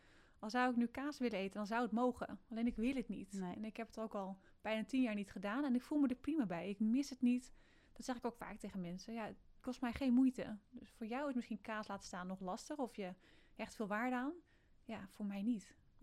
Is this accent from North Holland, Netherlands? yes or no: yes; Enkhuizen, North Holland, Netherlands; want ik kom zelf uit Enkhuizen.